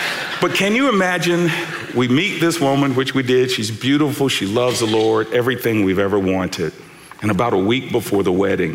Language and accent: English; United States; let me be very clear that I'm so glad I'm an American and I can't think of a better country to live in.